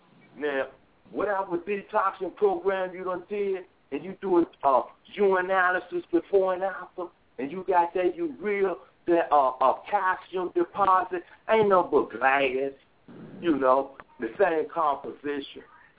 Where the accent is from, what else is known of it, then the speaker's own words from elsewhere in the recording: United States; Man, I'm from the United States. I can go to fuck anywhere I want to go.